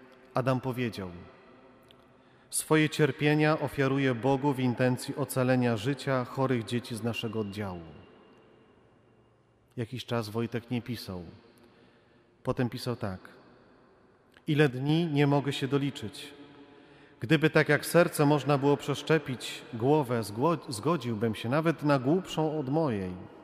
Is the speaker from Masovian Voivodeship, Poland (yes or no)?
yes; Warsaw, Masovian Voivodeship, Poland; Kiedy spotkałem moich kumpli z Targówka, bo tutaj się wychowałem na Targówku.